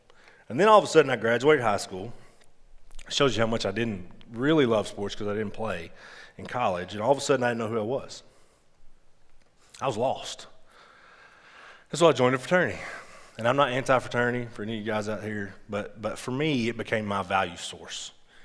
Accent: Arkansas, United States; I'm from Arkansas, right? So that's what we do. Sorry if you're from Arkansas. I mean, hey, I love being from Arkansas.

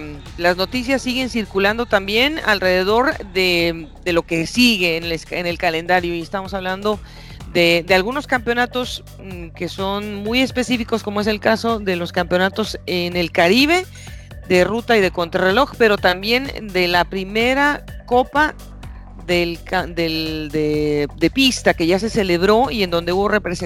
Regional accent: Mexico; en mi país, que es México

